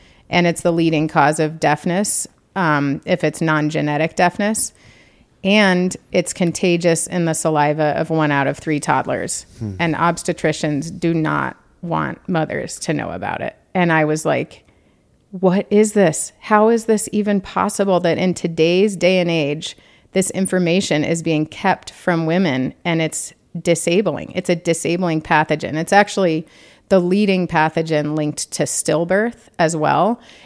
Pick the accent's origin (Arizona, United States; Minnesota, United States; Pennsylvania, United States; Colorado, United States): Colorado, United States; You know, I'm from Colorado, so sun is my thing.